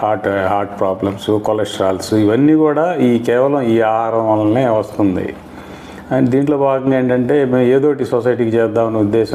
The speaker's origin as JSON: {"language": "Telugu", "town": "Kunchanapalli", "region": "Andhra Pradesh", "country": "India", "said": "మాది కుంచనపల్లి గ్రామం, తాడేపల్లి మండలం, గుంటూరు జిల్లా."}